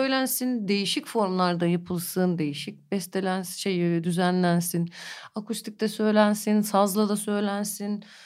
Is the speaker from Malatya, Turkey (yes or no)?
no; Istanbul, Turkey; okulu kırıp tek başıma sokaklarını gezdiğim, işte plakçılarında çay içtiğim bir semtti Beyoğlu. Ben orada büyüdüm, orada müzisyen oldum, orada sahneye çıktım ilk.